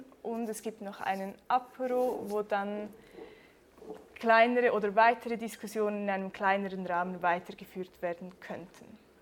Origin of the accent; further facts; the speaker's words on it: Basel, Basel-Stadt, Switzerland; ich bin auch aus Basel und als freie Journalistin tätig